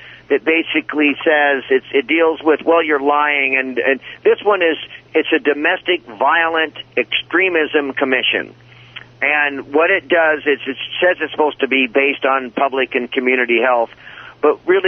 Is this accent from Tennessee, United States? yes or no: no; Washington, United States; And you say, well, I'm from Washington State. And then you usually say, what's the state known for? Well, we're the Evergreen State.